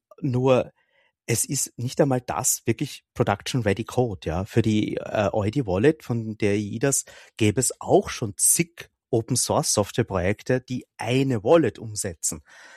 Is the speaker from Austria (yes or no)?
yes; Austria; Dafür sind wir Österreicher zu renitent.